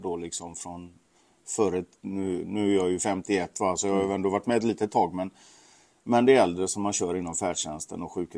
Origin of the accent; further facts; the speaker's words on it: Surte, Västra Götaland County, Sweden; Och Ale är en av kommunerna utanför Göteborg och Surte är en bruksort i Ale kommun helt enkelt. Så där är jag uppvuxen